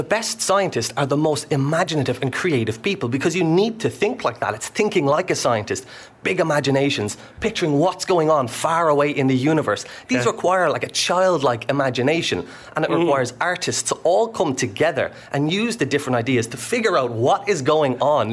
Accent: Kildare, Leinster, Ireland; Yes, so I'm from Kildare in Ireland.

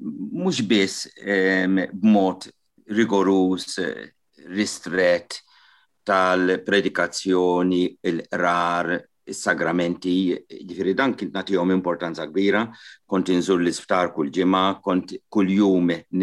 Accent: Gozo, Malta; La darba aħna ħroġ minn Għawdex, m'iniex ħammur Malta

